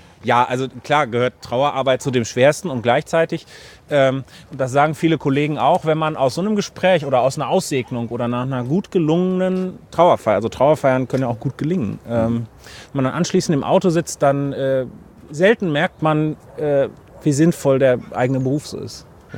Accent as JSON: {"language": "German", "region": "North Rhine-Westphalia", "country": "Germany", "said": "Und die Tradition, einen Pfarrer zur Aussegnung zu rufen, ist hier im Ruhrgebiet auch nicht so sehr verbreitet, wie das vielleicht bei uns in Ostwestfalen-Lippe ist."}